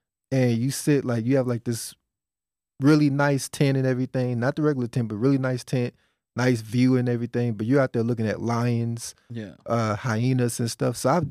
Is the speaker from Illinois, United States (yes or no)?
no; Dallas, Texas, United States; I grew up in Oak Cliff, man.